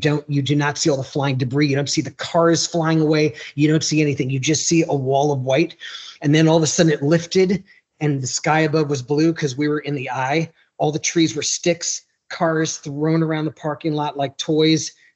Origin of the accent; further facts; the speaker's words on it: Long Island, New York, United States; I grew up on Long Island in the East Coast.